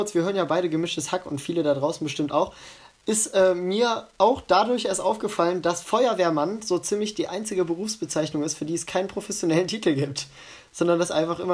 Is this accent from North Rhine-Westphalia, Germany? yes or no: yes; Mönchengladbach, North Rhine-Westphalia, Germany; also ich komme ja aus Wickrath, Mönchengladbach, Wickrath